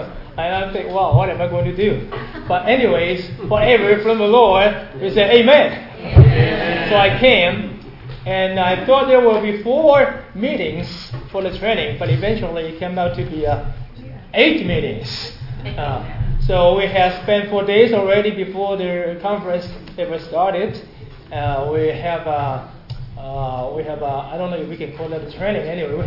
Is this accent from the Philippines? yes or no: no; Taipei, Taiwan; English is a second language; And first of all, I am from Taiwan, Taipei, and well, that's all.